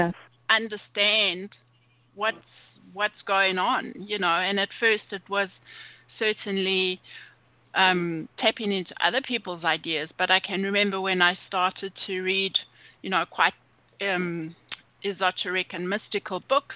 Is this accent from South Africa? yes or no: yes; South Africa; I grew up in South Africa where, you know, there was the separation, apartheid and all that going on. So already there was that in the country I was born